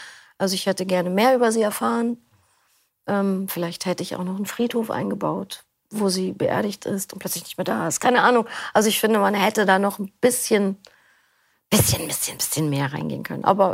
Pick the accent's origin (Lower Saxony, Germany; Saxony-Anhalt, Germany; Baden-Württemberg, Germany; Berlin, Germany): Berlin, Germany; Ich komme aus Berlin. Bin hier auch geboren